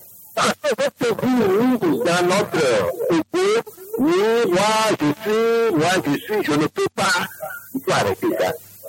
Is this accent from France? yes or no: no; Togo; nous sommes tous des Togolais